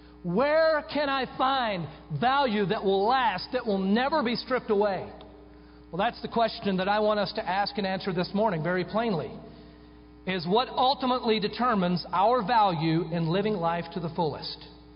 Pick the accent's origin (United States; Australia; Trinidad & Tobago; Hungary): United States; Denton, Texas; where I was growing up in Denton, Texas, right from wrong was not always real clear.